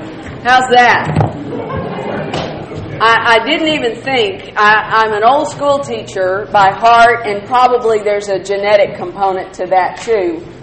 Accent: Texas, United States; I am now from Dallas, Texas. You probably couldn't tell that I'm a Texan.

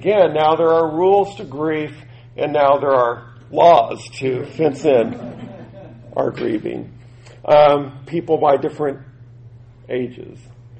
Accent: California, United States; I grew up in Southern California

